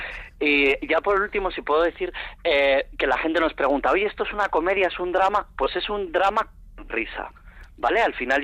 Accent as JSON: {"language": "Spanish", "town": "Barakaldo", "region": "Basque Country", "country": "Spain", "said": "yo como soy de Barakaldo, pues espero que nos lleve"}